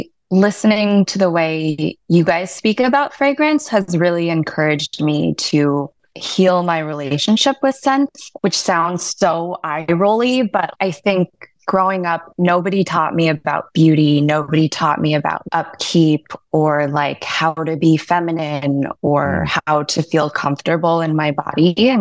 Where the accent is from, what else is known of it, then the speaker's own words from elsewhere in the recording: Hawaii, United States; also born or lived in Philippines; So I was born in Hawaii, and then we moved to the Philippines, where my mom is from. And then we had 1 year in Anaheim, where my grandparents live